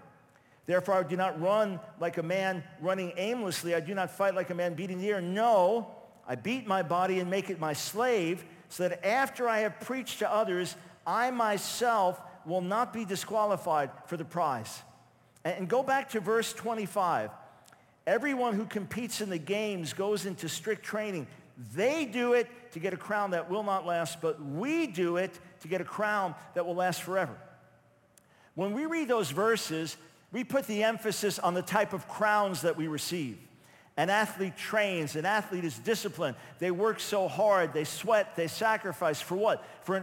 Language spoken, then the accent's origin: English; New York, United States; And as a New Yorker, I knew good pizza.